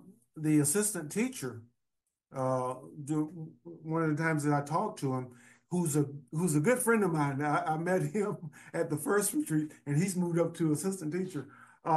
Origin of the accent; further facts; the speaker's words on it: Alabama, United States; I am not a victim in ways that I grew up in Alabama